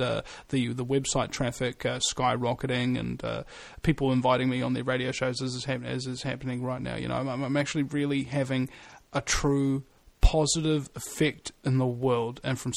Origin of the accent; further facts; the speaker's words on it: New Zealand; So naturally, an American gave me an American-based talk radio show because I'm a New Zealander who knows more about America than most Americans do.